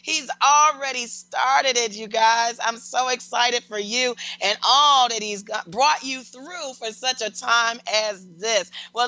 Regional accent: Detroit, Michigan, United States; So January 12th, Detroit, I will be in your city. Super excited, my hometown.

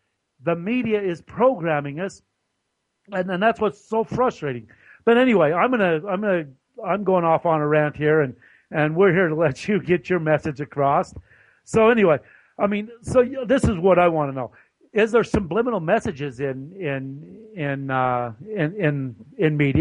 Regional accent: Utah, United States; they're talking about, I'm from Utah, that they're saying that Utah is looked at as going to be one of the last states in this country to accept gay marriage.

